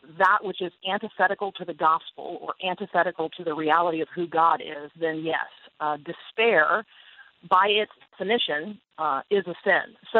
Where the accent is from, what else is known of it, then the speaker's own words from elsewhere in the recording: Tampa, Florida, United States; also born or lived in Hilton Head, United States; So I grew up in Tampa. I went to the University of Florida. I've lived in Northeast Georgia and on Hilton Head in South Carolina.